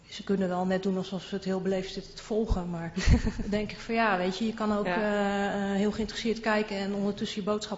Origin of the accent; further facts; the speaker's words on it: Utrecht, Netherlands; Ik ben van Utrecht.